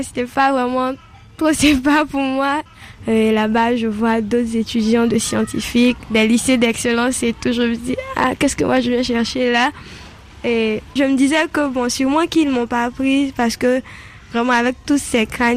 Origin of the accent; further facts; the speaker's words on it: Côte d’Ivoire; now in Dakar, Senegal; étudiante en deuxième année de management à ISM Dakar. J'ai 19 ans et je suis ivoirienne.